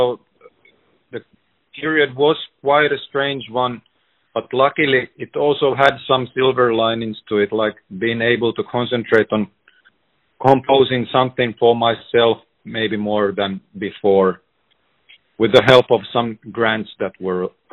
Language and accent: English; Helsinki, Uusimaa, Finland; I'm from Helsinki, Finland, originally.